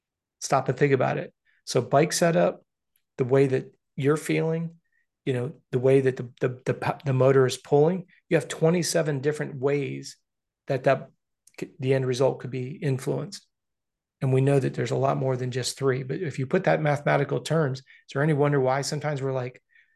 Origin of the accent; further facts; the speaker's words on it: Florida, United States; You know, I'm from Florida. I'm sure I would get hammered on being at Mammoth.